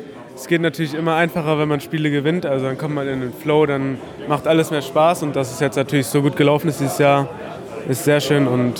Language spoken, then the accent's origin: German; Leipzig, Saxony, Germany; now in Erfurt, Germany; Ich komme aus Leipzig. Ich habe ab der U17 aber hier gespielt.